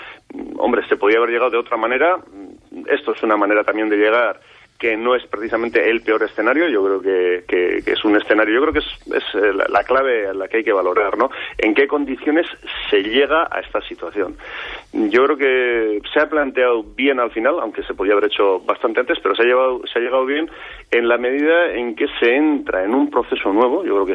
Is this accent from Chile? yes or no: no; Basque Country, Spain; Y la mayor parte del conflicto, desde nuestra perspectiva como vascos, sabemos que está por la parte española